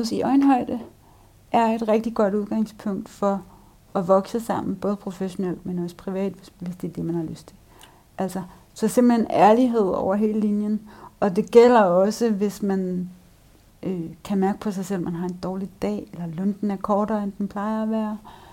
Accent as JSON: {"language": "Danish", "town": "Frederiksberg", "region": "Capital Region of Denmark", "country": "Denmark", "tie": "born or raised there", "said": "Som i øvrigt også indebar, at vi flyttede rigtig meget rundt, men det hjem, som jeg kalder mit barndomshjem, lå på anden sal i en stor herreskabslejlighed på Frederiksberg."}